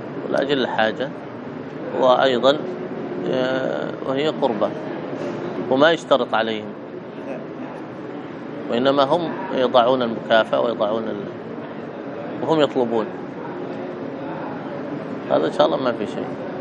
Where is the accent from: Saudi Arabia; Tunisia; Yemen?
Yemen; بعض الأماكن التي مثلا عندنا في اليمن هنا